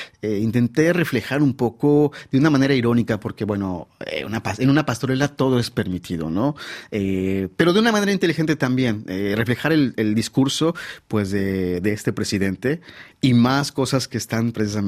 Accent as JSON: {"language": "Spanish", "country": "Mexico", "said": "Y tengo mucha confianza, como muchos mexicanos, que las cosas van a ir para bien."}